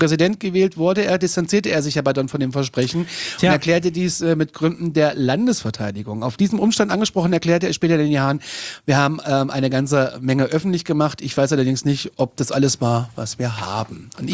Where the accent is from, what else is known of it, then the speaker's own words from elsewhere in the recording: Kassel, Hesse, Germany; Ich bin aus Kassel.